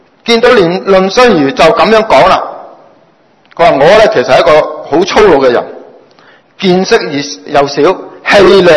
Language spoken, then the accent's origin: Cantonese; China; 唉，我哋中国人有句说话，机会仲唔理，一语砌你啊，系咪？